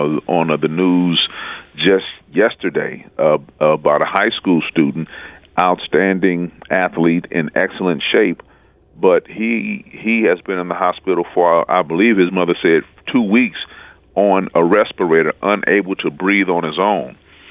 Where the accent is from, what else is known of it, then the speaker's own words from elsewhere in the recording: Missouri, United States; When I was growing up in the Jeff Vanderloo neighborhood, I was very aware that we had a block unit